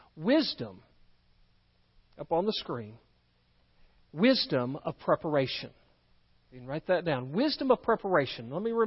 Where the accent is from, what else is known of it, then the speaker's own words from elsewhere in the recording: Texas, United States; born there; Well, some would say that I came from another country. I was born in Texas. It's a great place.